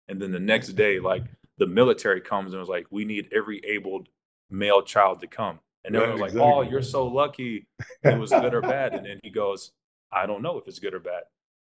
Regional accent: United States; Like I'm American, first of all. Yeah, to most Americans, there's only one language. It's English.

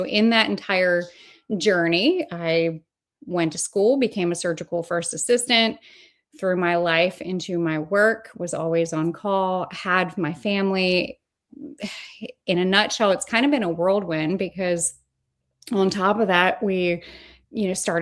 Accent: Linden, Virginia, United States; I grew up essentially feral in the Blue Ridge Mountains of Linden, Virginia. That was home. I met my husband when I was a teenager up there.

